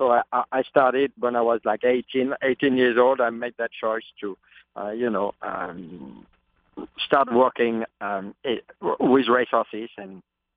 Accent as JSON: {"language": "English", "region": "Normandy", "country": "France", "tie": "born or raised there", "said": "it's a nice part of France. It's Normandy is a little bit what, I mean, to France, what Kentucky is to America. You know, that's where you have the best breeding, the best farms. So, I mean, I grew up in a nice setting."}